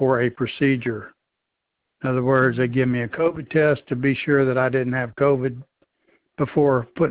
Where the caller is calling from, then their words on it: Alabama, United States; I'm calling from Blount County.